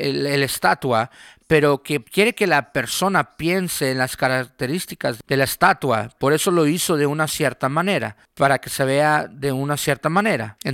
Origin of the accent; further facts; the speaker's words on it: Colorado, United States; Los árboles de Carolina del Norte, las montañas de Colorado, de donde yo soy